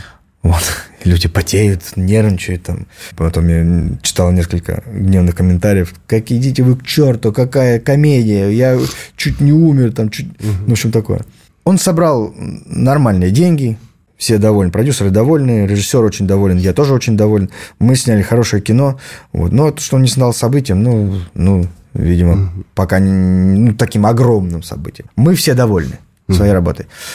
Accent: Taganrog, Rostov Oblast, Russia; отдать должное моему родному городу, где я родился и вырос

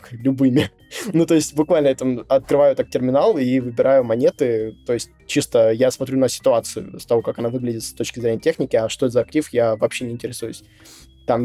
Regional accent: Russia; сейчас мне как россиянин

